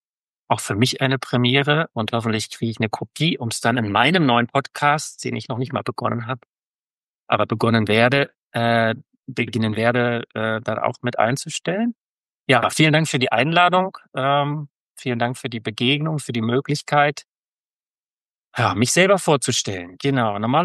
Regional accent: Berlin, Germany; wir leben zwischen Stuttgart und Ulm im Süden Deutschlands. Ursprünglich komme ich aus Berlin.

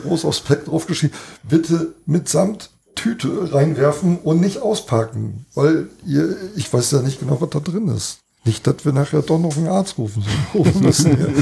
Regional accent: Schleswig-Holstein, Germany; ich komme ja aus Nordfriesland oben, also Nordfriesland mit E.

